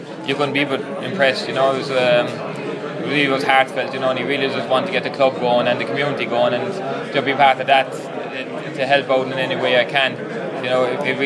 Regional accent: Abbeyfeale, Munster, Ireland; Abbeyfield. I'm right on the border. I'm on the Tricon, a Kerry Limerick Cork bor

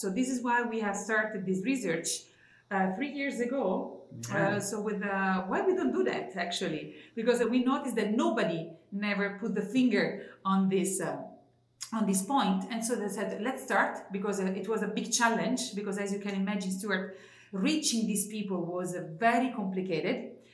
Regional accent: Italy; accent: Italian; now in Monaco; And then I'm Italian by my strong accent.

